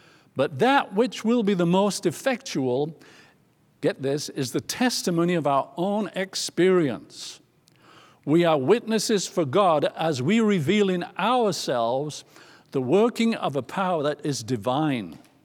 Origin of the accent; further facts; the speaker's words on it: England, United Kingdom; I'm from England. I'm supposed to speak perfect English there, but that's just a rumor.